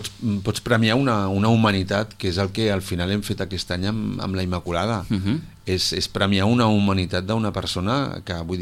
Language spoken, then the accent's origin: Catalan; Sitges, Catalonia, Spain; Perquè som tots fills de Sitges, som tots gent que donem tot per la festa, vull dir